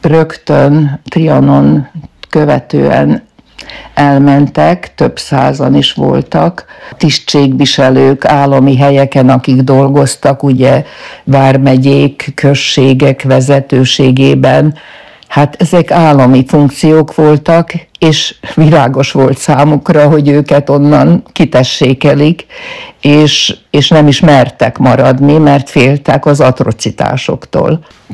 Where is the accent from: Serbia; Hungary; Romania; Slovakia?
Serbia; Bajmok, Vojvodina; Szabadka melletti kis faluban születtem, Bajmokon